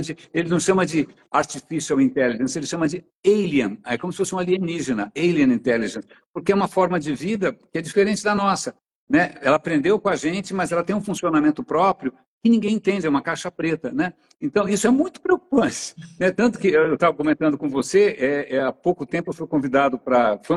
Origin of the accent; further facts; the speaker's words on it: São Paulo, Brazil; born there; eu nasci na Nestor Pestana, no centro de São Paulo, eu sou um cara do centro